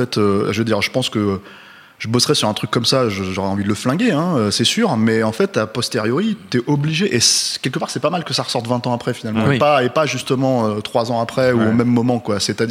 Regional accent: France; Nous, on est trop jeunes pour avoir vécu, mais puis on est français

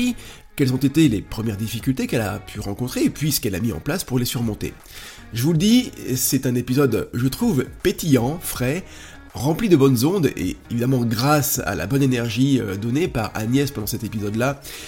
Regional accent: Roanne, Auvergne-Rhône-Alpes, France; born there; Moi, je suis né à Roanne, Loire 42, bon, c'est pas ouf, hein.

